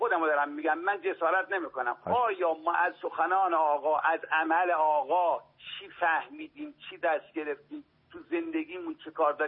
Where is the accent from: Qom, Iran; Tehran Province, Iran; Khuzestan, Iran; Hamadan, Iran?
Qom, Iran; من طلبه نیستم، تو قم بزرگ شدم